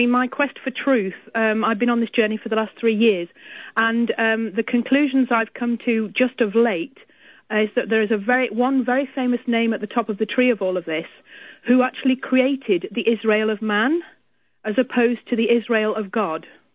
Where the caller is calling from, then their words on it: England, United Kingdom; Oh, hello. I'm calling from England.